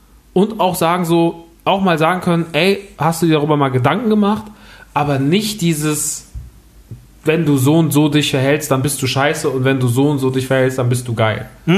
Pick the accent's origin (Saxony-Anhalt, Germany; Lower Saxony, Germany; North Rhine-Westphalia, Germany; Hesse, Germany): Hesse, Germany; Rodgau; gerade wie gesagt, auf dem Dorf. Wir sind groß geworden, also ich bin groß geworden im Rottgau.